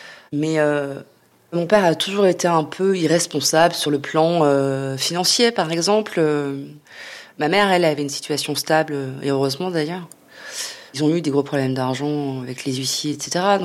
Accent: Gournay-sur-Marne, Île-de-France, France; j'ai 44 ans, j'ai grandi à Gournay-sur-Marne, dans une résidence pavillonnaire, avec mes deux frères. On était une famille issue de la classe moyenne

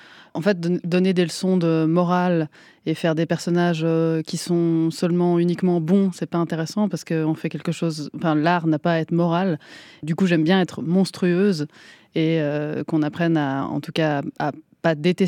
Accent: Switzerland; Je suis suisse, je nettoie après moi

